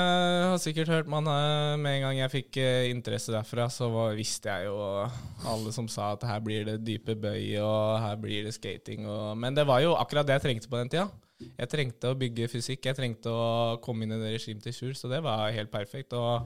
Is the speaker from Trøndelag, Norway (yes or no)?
no; Hamar, Innlandet, Norway; Og jeg er jo fra Hamar